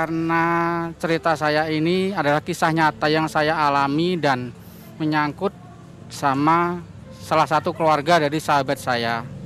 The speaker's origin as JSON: {"language": "Indonesian", "town": "Kudus", "region": "Central Java", "country": "Indonesia", "said": "Saya asli orang Kudus."}